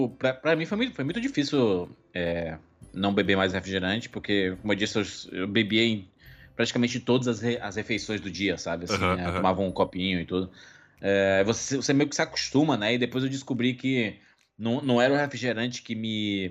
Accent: Ceará, Brazil; sou cearense, nordestino.

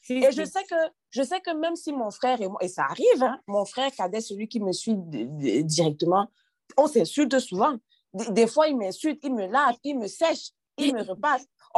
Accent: Canada; born there; je suis née au Canada, donc je n'ai pas besoin de faire des démarches pour un visa.

